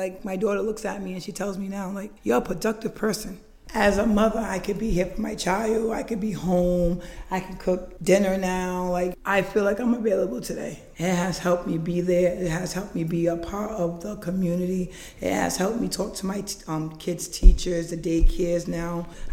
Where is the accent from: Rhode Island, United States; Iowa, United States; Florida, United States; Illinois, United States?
Rhode Island, United States; Providence; I'm from Providence, Rhode Island, and I'm a mother of four.